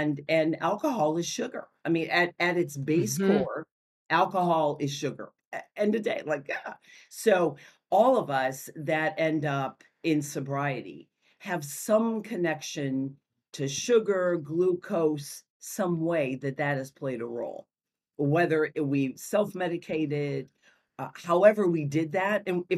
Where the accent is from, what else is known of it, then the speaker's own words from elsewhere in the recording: St. Louis, Missouri, United States; I grew up in St. Louis, and I grew up in a small area called Frontenac, and there was a beautiful little store where you knew the butcher